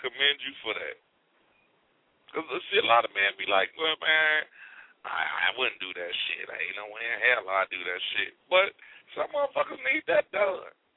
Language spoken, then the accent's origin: English; Gary, Indiana, United States; I come from Gary, Indiana. You know what I'm saying? And, yes, it's a predominantly African-American city.